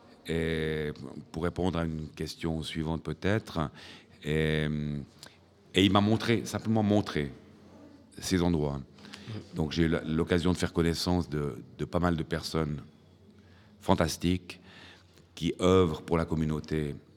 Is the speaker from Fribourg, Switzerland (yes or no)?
yes; Fribourg, Switzerland; Je suis suisse, je suis fribourgeois.